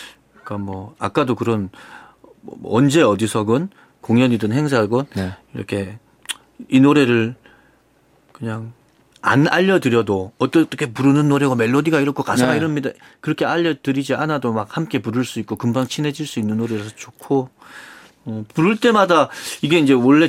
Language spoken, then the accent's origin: Korean; United States; 미국에서 왔어.